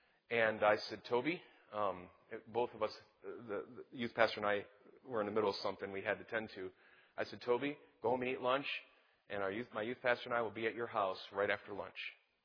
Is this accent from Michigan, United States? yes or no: yes; Michigan, United States; I like to give a firm handshake, you know, unlike Ohio people. You know, I'm from Michigan.